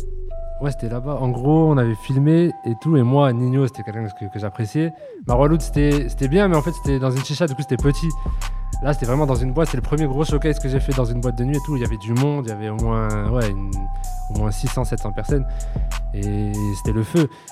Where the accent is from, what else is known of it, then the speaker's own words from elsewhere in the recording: Toulouse, Occitanie, France; Et je suis de Toulouse